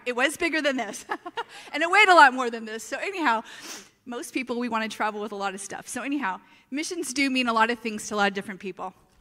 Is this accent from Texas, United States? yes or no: no; Los Angeles, California, United States; And also, too, I remember I grew up in Los Angeles, and I remember a teacher teaching me the golden rule.